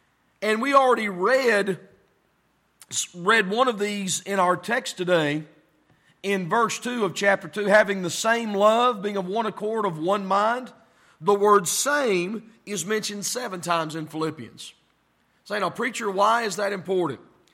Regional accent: Tennessee, United States; Well, I was from Tennessee. Can't never could. The long A. Can't never could. I don't know if it was can't down in Kentucky, but it was can't down in Tennessee.

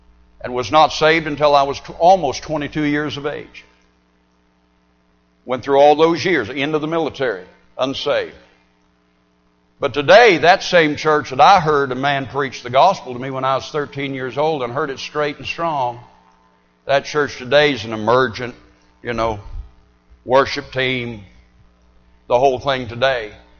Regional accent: California, United States; I was raised in California where you're not going to hear much preaching these days. Heard more back in the 50s and 60s.

